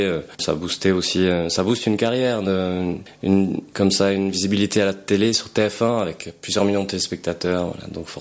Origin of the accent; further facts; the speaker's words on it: Marseille, Provence-Alpes-Côte d'Azur, France; born there; Je suis né à Marseille, j'ai beaucoup de famille dans le 04